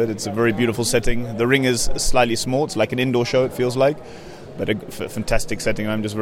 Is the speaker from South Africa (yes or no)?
yes; Cape Town, Western Cape, South Africa; now in Germany; I'm a professional show jumper. I'm from South Africa, Cape Town, but I've been living and based in Germany for the last 7 years.